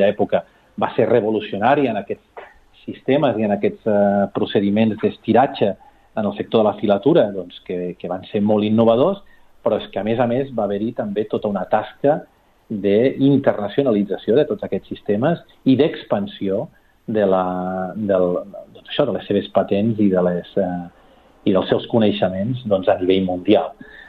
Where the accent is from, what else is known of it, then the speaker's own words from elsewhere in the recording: Sabadell, Catalonia, Spain; com a sabadellenc